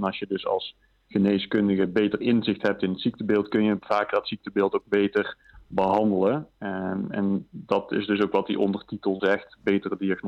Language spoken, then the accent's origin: Dutch; Baarle-Nassau, North Brabant, Netherlands; born there; ik ben geboren in Baarle-Nassau. Ik ben 34 jaar. Ik ben op de Akkerwinde basisschool gegaan. Ik ben in Goorle op Milhill naar het VWO gegaan.